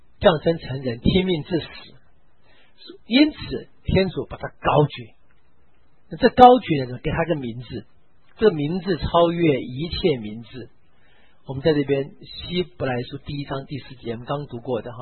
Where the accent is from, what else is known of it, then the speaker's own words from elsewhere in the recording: China; 我们中国人讲的这个起承转合是非常美的